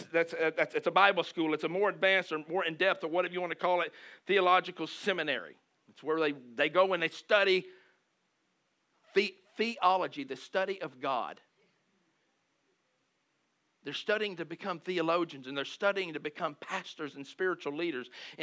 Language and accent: English; the South, United States; Because in the South, I'm from the South, so I can say this.